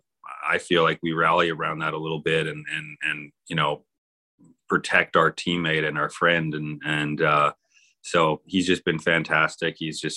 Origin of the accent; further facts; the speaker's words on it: Calgary, Alberta, Canada; now in Winnipeg, Canada; I grew up in Calgary, and we would get the Chinooks